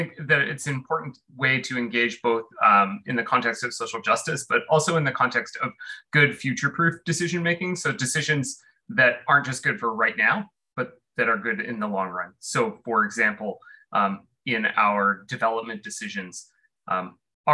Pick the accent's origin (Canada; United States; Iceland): Canada; Guelph, Ontario; I was born in Guelph and I grew up in Guelph, and I moved away and then decided to move back.